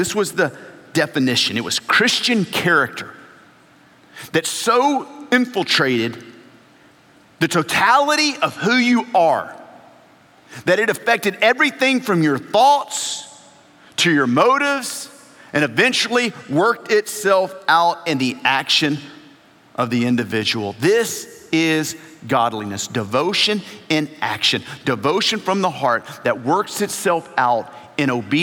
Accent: Louisiana, United States; I grew up in Louisiana, family from Mississippi. I went to school in Arkansas

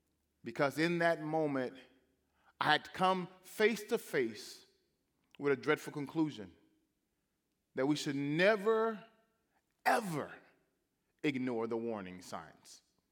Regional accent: Louisiana, United States; When I was a teenager, I grew up in Louisiana and there served our state convention as the president of the youth convention.

